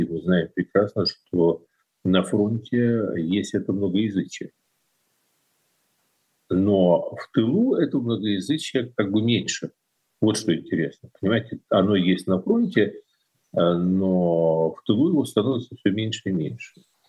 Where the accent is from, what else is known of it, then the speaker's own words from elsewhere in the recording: Kyiv, Ukraine; Поэтому, да, я киевлянин. Но я киевлянин, который был воспитан в лоне, тем не менее, русской культуры, но при этом, как и положено человеку, родившемуся в таком месте, я белин, и украинская культура для меня тоже не чужда.